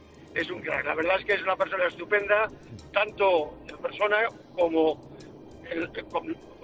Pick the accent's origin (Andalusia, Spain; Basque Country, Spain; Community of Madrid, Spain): Basque Country, Spain; Bilbao; Sí, sí, yo soy del norte. Bien, entonces, bien. Yo soy de Bilbao, pero vivo, veraneo en Aguiño.